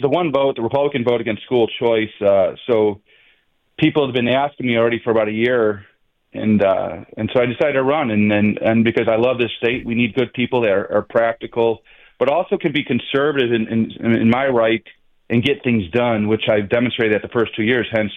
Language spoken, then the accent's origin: English; Illinois, United States; now in Arizona, United States; I moved here 11 years ago from Illinois and, you know, born and raised out there.